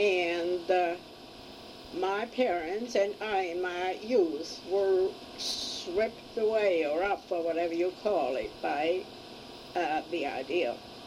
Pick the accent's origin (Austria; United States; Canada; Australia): Austria; Vienna; born there; English is a second language; I was born in Vienna, and I'm the only child.